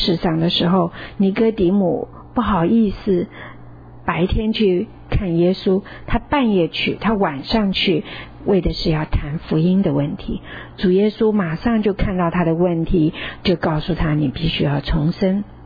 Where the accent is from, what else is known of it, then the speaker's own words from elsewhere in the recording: China; 我们中国人常说预防胜于治疗，预防胜于治疗。